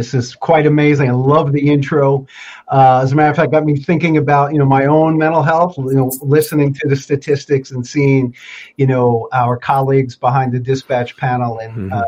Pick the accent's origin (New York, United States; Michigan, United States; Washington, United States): New York, United States; New York City; I grew up in New York City and learned to fish in the reservoirs, you know, in Westchester County